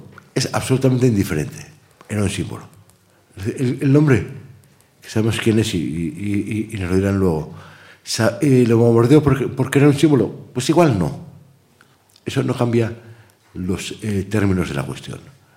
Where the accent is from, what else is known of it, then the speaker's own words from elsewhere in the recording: Ea, Basque Country, Spain; yo soy de aquí al lado, soy de EA. Ustedes creo que la mayoría conocerán EA. Nací, afortunadamente, algo más tarde del bombardeo, nací en el año 55 en EA, Vizcaya, a 14 kilómetros de Guernica.